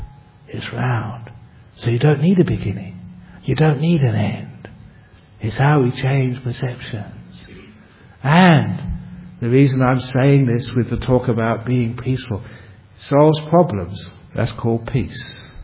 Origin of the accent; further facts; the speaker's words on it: London, United Kingdom; I remember growing up in London, and we'd have in the school had a big map of the world.